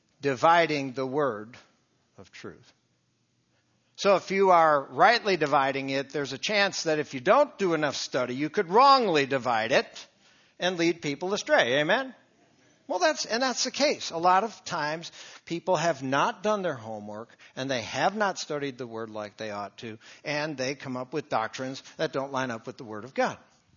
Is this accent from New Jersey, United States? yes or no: no; Wisconsin, United States; I grew up in Wisconsin, and so I like summer. I hated winter.